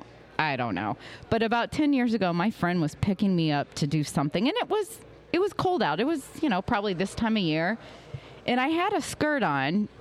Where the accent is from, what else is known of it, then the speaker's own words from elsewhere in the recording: Jefferson City, Missouri, United States; So I grew up in Jefferson City, and I still have family there. Very small town.